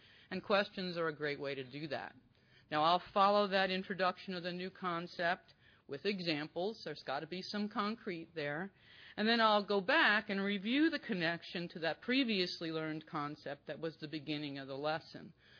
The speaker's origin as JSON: {"language": "English", "region": "New Jersey", "country": "United States", "said": "I'm from New Jersey. I thought I would definitely be loud enough. Originally, I've tried to rise above that."}